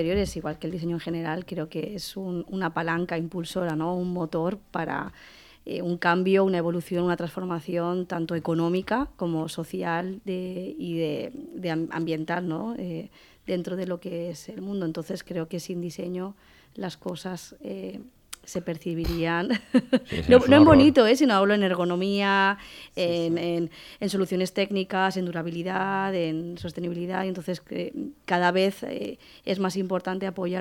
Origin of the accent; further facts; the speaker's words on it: Valencian Community, Spain; como los valencianos somos como muy tres pacabant, ¿no?